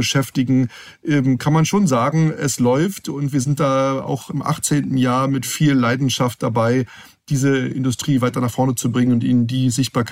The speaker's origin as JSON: {"language": "German", "region": "Brandenburg", "country": "Germany", "tie": "born there", "said": "in unserem Dorf in Nähe von Potsdam, wo ich geboren bin"}